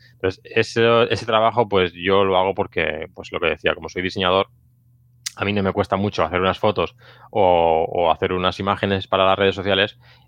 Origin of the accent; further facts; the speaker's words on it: Barcelona, Catalonia, Spain; yo soy de Barcelona, pues en Barcelona hay algunas asociaciones